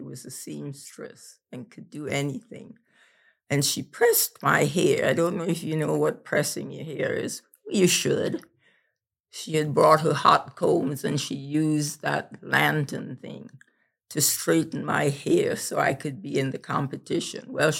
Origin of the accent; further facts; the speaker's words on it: Trinidad & Tobago; now in Springfield, United States; I was not born in America. I was born in Trinidad and Tobago, the two last islands in the chain of West Indian islands off the coast of Venezuela.